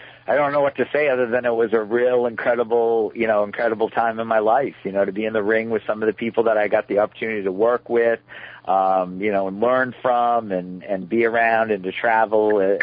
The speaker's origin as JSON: {"language": "English", "region": "Maine", "country": "United States", "tie": "born or raised there", "said": "I did. I grew up in Maine. I am from Maine, and I grew up in Maine."}